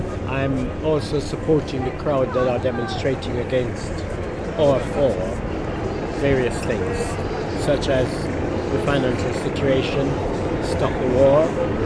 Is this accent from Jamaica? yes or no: yes; Jamaica; born there; I was born in Jamaica.